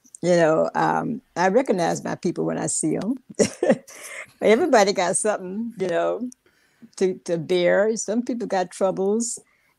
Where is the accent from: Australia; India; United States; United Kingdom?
United States; Tallahassee, Florida; I come from Smoky Hollow, which is where Cascade Park is now, but that's where I was born. And at that time in the 40s